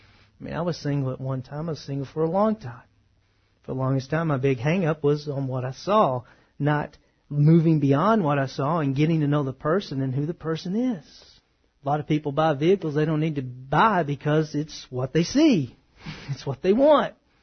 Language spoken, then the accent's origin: English; Texas, United States; I don't really call it soda pop. I'm from Texas. I call it Coke.